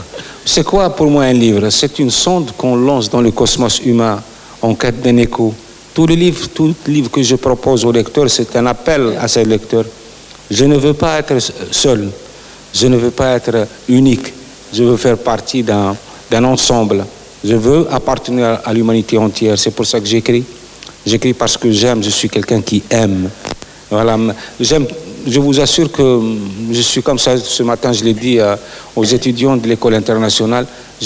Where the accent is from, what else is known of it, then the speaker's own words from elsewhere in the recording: Béchar, Béchar Province, Algeria; je devais pour rejoindre mon unité faire escale à Béchar, ma ville natale